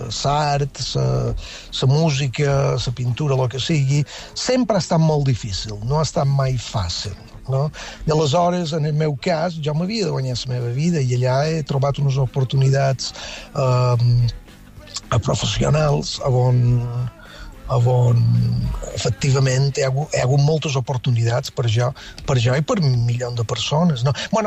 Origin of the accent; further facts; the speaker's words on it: Felanitx, Balearic Islands, Spain; now in New York, United States; de Felanitx, sí, sí.